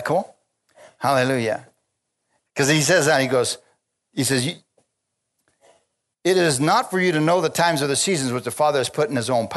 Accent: Bisbee, Arizona, United States; Naco, Bisbee? Yeah, Bisbee too. Naco, yeah, I'm from Bisbee.

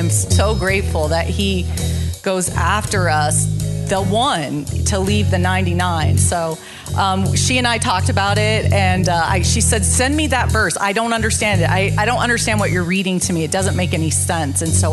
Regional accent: Alaska, United States; I met her, I grew up in Alaska

